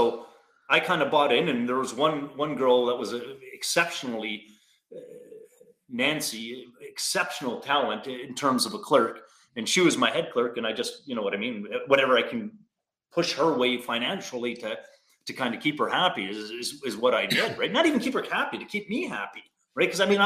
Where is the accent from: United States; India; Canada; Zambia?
Canada; Timmins, Ontario; Like when I grew up in Timmins and different circumstances and it was a completely different world.